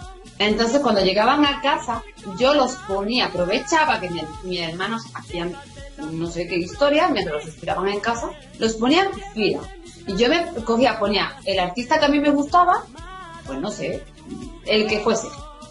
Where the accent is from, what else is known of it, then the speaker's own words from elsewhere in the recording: Andalusia, Spain; si me encanta la Semana Santa como buena andaluza, ¿no?